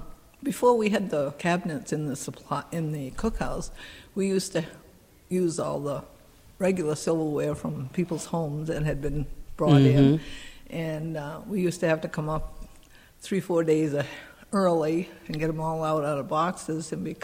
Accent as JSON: {"language": "English", "town": "Belmont", "region": "New Hampshire", "country": "United States", "tie": "born or raised there", "lives_now": "Gilmanton, United States", "said": "I grew up in Belmont"}